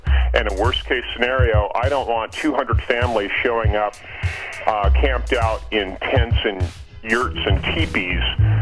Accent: Livermore, California, United States; I grew up in Livermore, California.

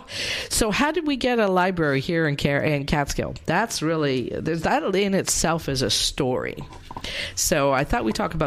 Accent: London, Ontario, Canada; now in Greene County, United States; one of my fondest memories of growing up in London, Ontario, Canada.

